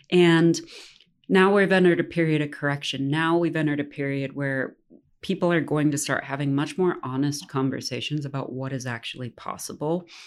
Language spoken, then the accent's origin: English; Tennessee, United States; I myself am from a landlocked-ish state. I'm born and raised in Tennessee.